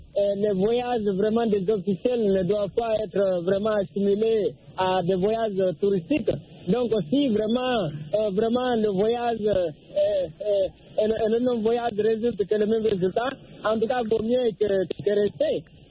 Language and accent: French; Guinea; la Guinée, qu'on a pris mon pays d'origine